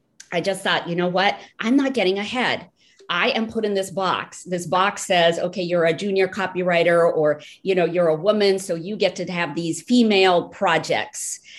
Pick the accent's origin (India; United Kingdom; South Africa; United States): India; Rajasthan; as a child growing up in India, in Rajasthan, vacationing with my family up in Shimla in the cooler climates.